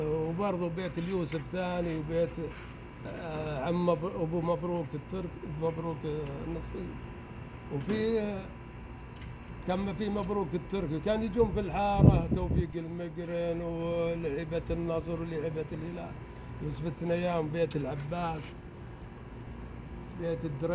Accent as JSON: {"language": "Arabic", "town": "Riyadh", "region": "Riyadh Province", "country": "Saudi Arabia", "tie": "born or raised there", "said": "مسقط رأسي."}